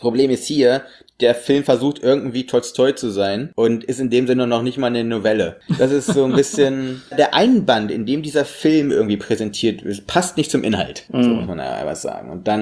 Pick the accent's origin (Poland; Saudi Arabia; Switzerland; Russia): Russia; weil wir sind nun mal einfach groß geworden in dem Land und haben deshalb einfach Background-Wissen